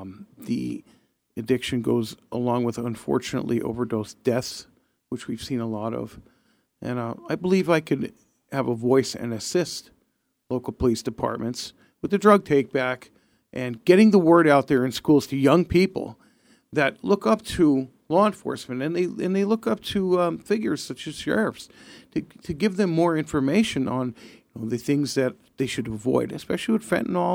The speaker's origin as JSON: {"language": "English", "town": "Tamaqua", "region": "Pennsylvania", "country": "United States", "tie": "born or raised there", "said": "So I am from Tamaqua, specifically Walker Township, out by the Heisler's area. I grew up in hometown. I graduated from Tamaqua High School in 1990."}